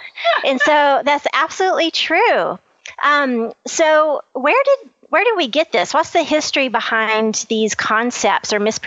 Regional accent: Happy, Texas, United States; growing up in Happy, Texas, I am with a family of farmers and ranchers.

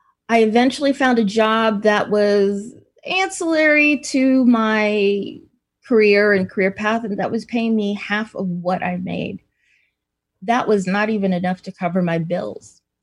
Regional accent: New York, United States; I'm originally from New York. I now live in the Pacific Northwest.

